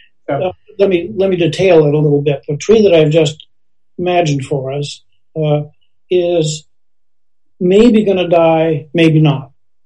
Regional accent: Pacific Northwest, United States; Now, I've been in the woods a lot. I grew up in the Northwest.

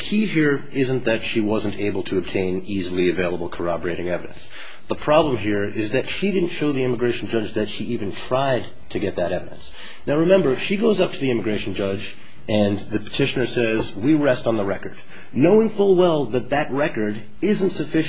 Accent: Maryland, United States; Oh, well, I grew up in Maryland, which is right outside of Washington, D.C.

